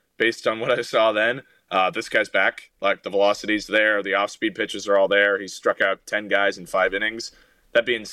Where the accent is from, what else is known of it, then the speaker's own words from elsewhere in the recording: California, United States; just growing up in the Bay Area, but certainly a Giants fan